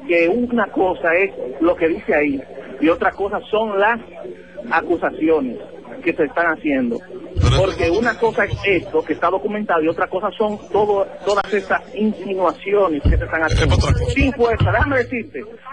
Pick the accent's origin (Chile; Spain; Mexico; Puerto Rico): Puerto Rico; como abogados puertorriqueños explicarle a ustedes.